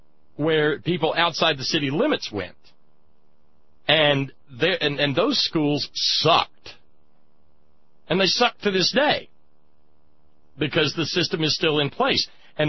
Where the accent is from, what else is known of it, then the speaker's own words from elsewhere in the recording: Alabama, United States; Where I grew up in Alabama, Sandra, you had two...